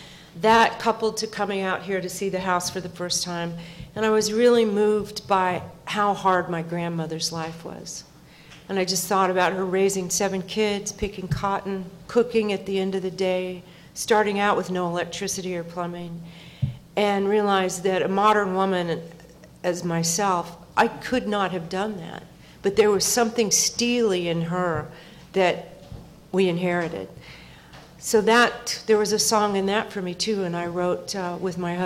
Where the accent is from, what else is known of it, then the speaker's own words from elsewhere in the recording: Memphis, Tennessee, United States; born there; the fact that I was born in Memphis, the fact that my father came from here, my grandparents were cotton farmers